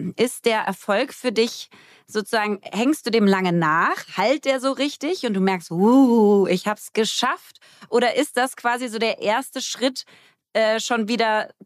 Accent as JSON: {"language": "German", "region": "Berlin", "country": "Germany", "said": "Das sind wir Berliner."}